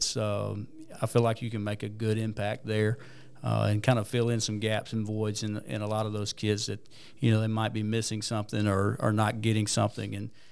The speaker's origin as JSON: {"language": "English", "town": "Sylacauga", "region": "Alabama", "country": "United States", "tie": "born or raised there", "said": "So I was born and raised in Sylacauga. So I'm from Sylacauga, was born right here in Coosa Valley Medical Center, and spent my whole life just about in this town."}